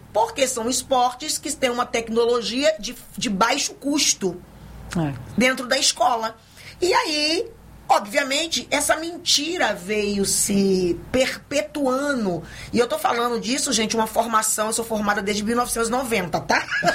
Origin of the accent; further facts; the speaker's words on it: Volta Redonda, Rio de Janeiro, Brazil; now in Bahia, Brazil; Primeiro, eu sou de Volta Redonda, né? Moro há 34 anos aqui na Bahia.